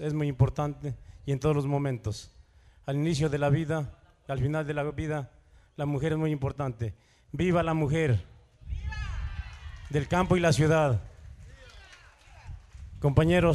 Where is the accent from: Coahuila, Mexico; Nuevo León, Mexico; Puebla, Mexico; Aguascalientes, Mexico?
Puebla, Mexico; Tepeaca; Es un orgullo para nosotros que venimos de lugar de Puebla, Tepeaca, estar acá